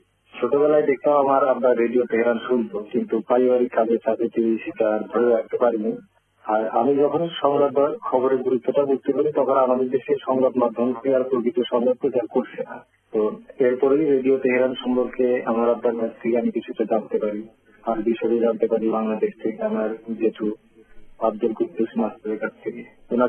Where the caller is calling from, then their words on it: Tufanganj, West Bengal, India; আমি পশ্চিমবঙ্গের কুচবিহার জেলার তুহানগঞ্জ সাব ডিভিশনের ছোট একটি গ্রাম, আমি সেখানকার বাসিন্দা।